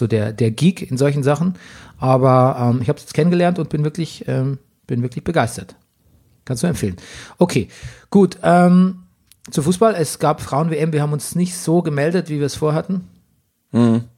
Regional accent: Bavaria, Germany; Ja, so klassifiziert man bei uns in Bayern.

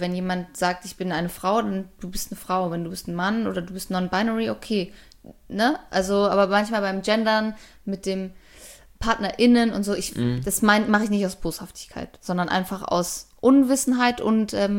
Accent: Hamburg, Germany; accent: Hamburg; Ja, weil das kommt immer dann raus, wenn wir dann unsere Hamburger, unseren Dialekt rausholen.

